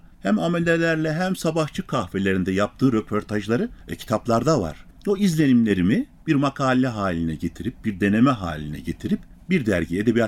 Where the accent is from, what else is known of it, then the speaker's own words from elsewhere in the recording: Ankara, Turkey; Ben 1972 yılında Ankara'da doğdum. İlk orta ve lise öğrenimimi Ankara'da tamamladım.